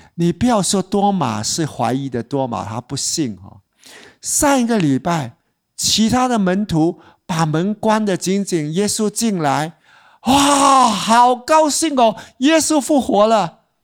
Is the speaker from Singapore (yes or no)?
yes; Singapore; 用我们新加坡人的话啊